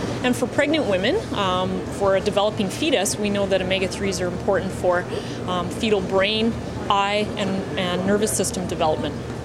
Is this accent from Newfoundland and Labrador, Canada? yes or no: no; Calgary, Alberta, Canada; us landlocked regions, I'm from Calgary